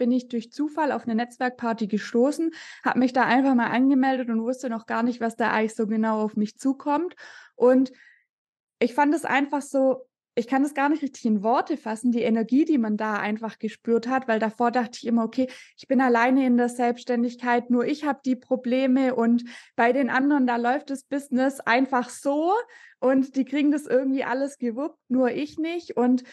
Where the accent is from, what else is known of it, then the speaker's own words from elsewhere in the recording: Baden-Württemberg, Germany; accent: Swabian; Ich komme aus dem schönen Schwabenland, wie man bestimmt dann auch an meinem Dialekt hören wird.